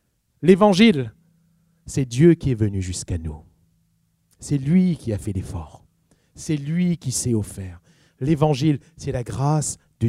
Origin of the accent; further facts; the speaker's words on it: Réunion; Mais de là où je viens, à l'île de la Réunion, ou même dans la France, dans tout ce monde occidental, en Europe